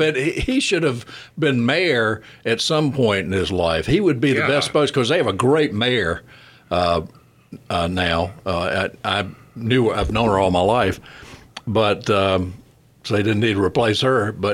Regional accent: Nashville, Tennessee, United States; Well, see, I'm from Nashville, so I talk one way.

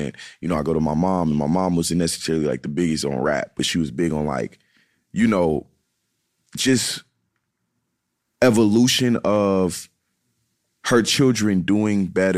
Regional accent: Charlotte, North Carolina, United States; I was born in East Charlotte, North Carolina, born and raised there until I moved to South Charlotte, like when I was 16. But yeah, mm-hmm. Charlotte overall.

